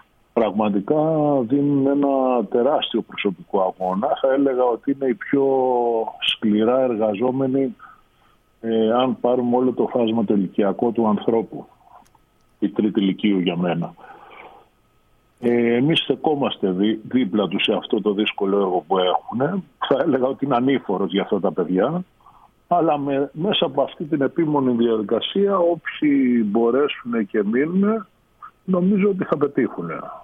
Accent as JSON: {"language": "Greek", "town": "Chania", "region": "Crete", "country": "Greece", "said": "όπως είμαι εγώ από τα Χανιά"}